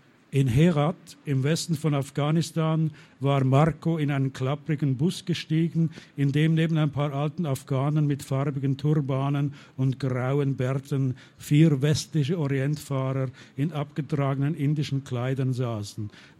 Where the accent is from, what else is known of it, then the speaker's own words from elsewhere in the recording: Basel, Basel-Stadt, Switzerland; accent: Swiss Standard German; ich komme aus Basel in der Schweiz und rede deswegen ein komisches Deutsch, so Schweizer Hochdeutsch.